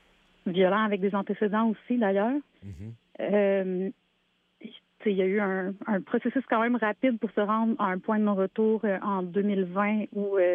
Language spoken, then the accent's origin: French; Canada; je suis canadienne